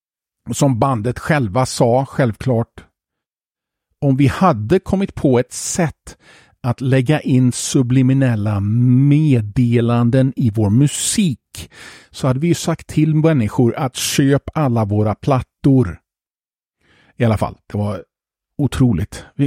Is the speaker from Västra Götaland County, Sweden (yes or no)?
yes; Södra Ryd, Västra Götaland County, Sweden; Jag kommer ihåg moralpaniken när jag var ung i Södra Ryd.